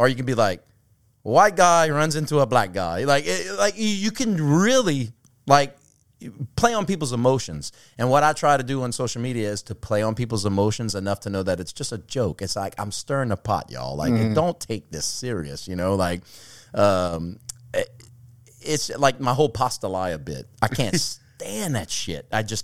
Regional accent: Chauvin, Louisiana, United States; My family, I'm from Chauvin, Louisiana, which is like

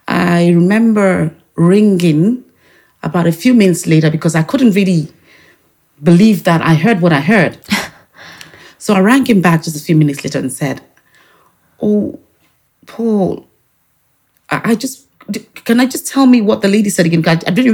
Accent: Nigeria; English is a second language; now in Ireland; I'm originally from Nigeria.

